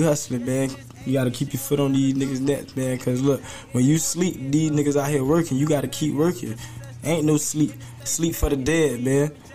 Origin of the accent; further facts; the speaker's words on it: Florida, United States; I'm from Broward County.